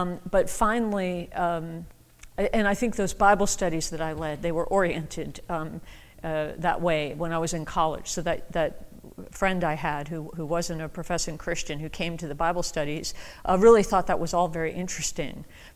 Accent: New York, United States; And I grew up on Long Island, so all my friends were either Italian, Roman Catholics, or Jewish.

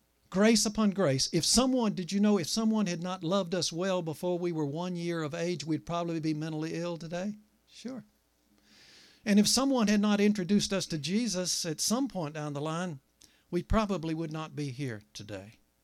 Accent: South Carolina, United States; 1 year ago, in my home state of South Carolina

